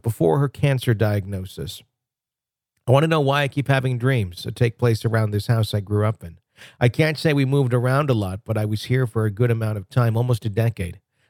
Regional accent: Garland, Texas, United States; born or raised there

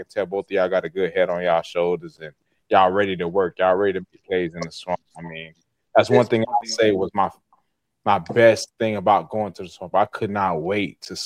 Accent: Florida, United States; I'm from Florida, too, just like y'all. I'm from South Florida, though.

